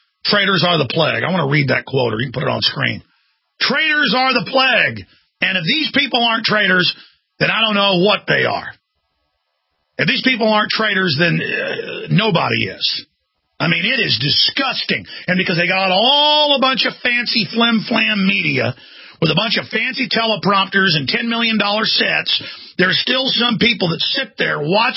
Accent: United States; I'm an American, but I'm a human being first. And my country's under attack, and I'm sick of it.

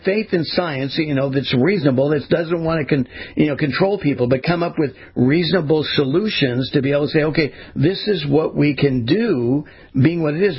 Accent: California, United States; I grew up in California, and when I was a kid, Kumar, there were times that it was on the coast.

